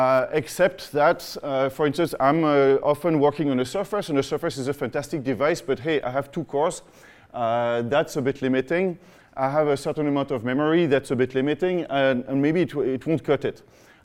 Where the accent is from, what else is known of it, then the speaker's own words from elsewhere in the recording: France; accent: French; English is a second language; now in San Francisco, United States; you guessed that I'm coming from San Francisco, which is true. So the accent is French